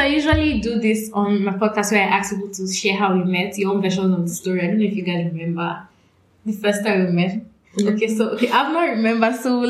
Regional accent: Nigeria; Us in Nigeria

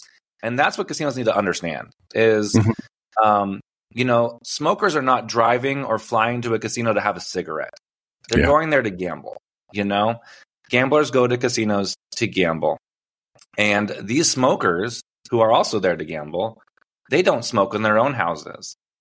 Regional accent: Ontario, Canada; now in United States; I grew up in Canada, right? So, and we haven't had smoking in our casinos in Ontario for like, I don't even know, 20 years maybe. So when I moved to the States

